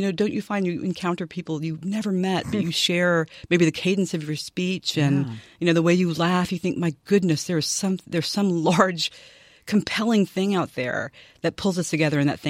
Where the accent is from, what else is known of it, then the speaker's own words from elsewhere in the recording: Nashville, Tennessee, United States; I grew up in Nashville, Tennessee. And, you know, my parents were my father is an immigrant from Trinidad.